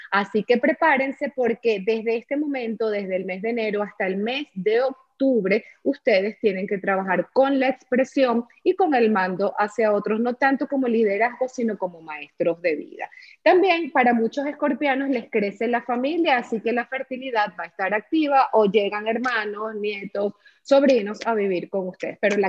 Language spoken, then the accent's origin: Spanish; Venezuela; Se me chispoteó como venezolana.